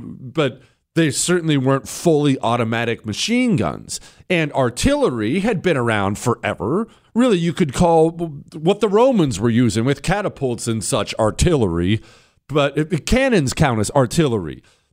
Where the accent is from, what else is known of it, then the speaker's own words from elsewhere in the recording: Montana, United States; I've spent tons of time in the mountains because I grew up in Montana and I'm in Tennessee.